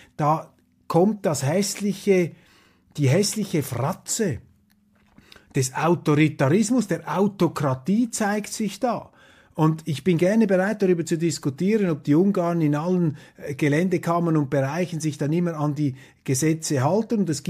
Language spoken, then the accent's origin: German; Switzerland; für mich als Schweizer, weltoffener Schweizer gewissermaßen